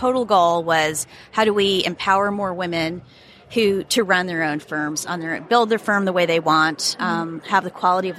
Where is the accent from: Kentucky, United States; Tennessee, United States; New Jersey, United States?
New Jersey, United States; I was 8, and I grew up in New Jersey, and the deal in my family was, if you wanted allowance, any sort of spending money, you earned it yourself.